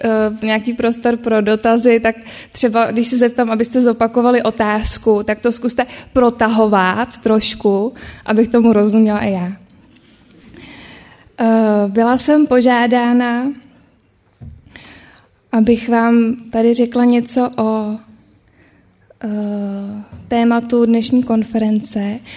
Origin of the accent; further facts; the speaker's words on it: Pilsen, Plzeň Region, Czechia; my Plzeňáci neříkáme ze Plzně, ale všichni si myslí, že to tak říkáme. Takže jsem z Plzně a doufám, že mi budete všichni rozumět. Budu se snažit, přece jenom moje plzeňština je trošku taková odfláklá